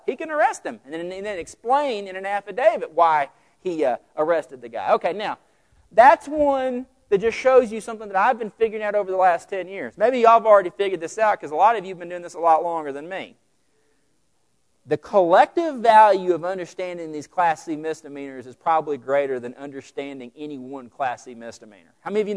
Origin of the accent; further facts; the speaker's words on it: Vernon, Texas, United States; I'm from Vernon, Texas. We don't have a lot of sky rises in Wilbarger County.